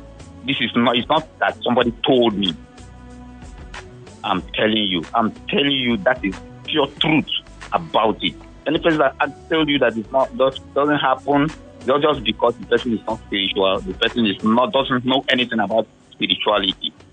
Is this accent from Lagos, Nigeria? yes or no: yes; Lagos, Nigeria; I spent all my life in Lagos. I was only born in Lagos, but I was brought up in Lagos. I'm since Lagos. I have my children in Lagos.